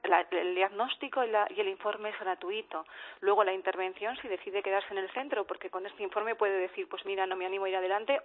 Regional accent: Valladolid, Castile and León, Spain; now in Madrid, Spain; yo que sabes que soy de Valladolid y ahora estoy aquí en Madrid llevando este programa

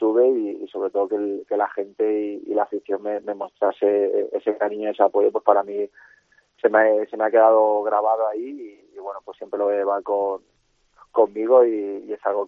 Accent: Petrer, Valencian Community, Spain; yo soy de Petrer, de un pueblo de aquí de Alicante, y estoy aquí.

